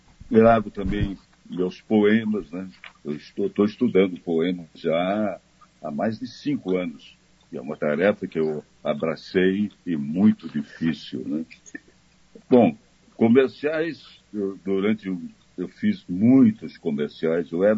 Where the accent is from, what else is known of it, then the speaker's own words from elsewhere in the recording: Taubaté, São Paulo, Brazil; born there; Hebe Camargo, que também é lá de Taubaté, né? Onde eu nasci